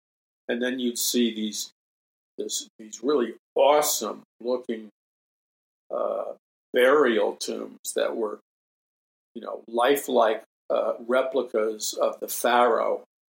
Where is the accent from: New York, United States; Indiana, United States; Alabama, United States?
New York, United States; New York City; when I was a young boy, I grew up in New York City. So short subway ride, and I was in Manhattan